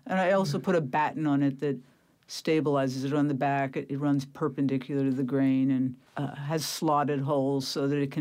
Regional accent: Pennsylvania, United States; I come from Eastern Pennsylvania, kind of Mennonite Amish country, and a lot of antiques there

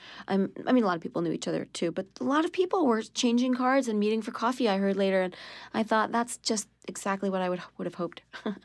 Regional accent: Pelham, New York, United States; Pelham, New York.

